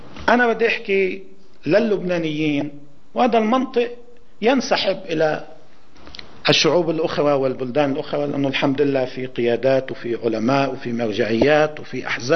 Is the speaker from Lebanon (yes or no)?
yes; Lebanon; طيب نحن شو اللي ممكن انه نعمله كلبنانيين؟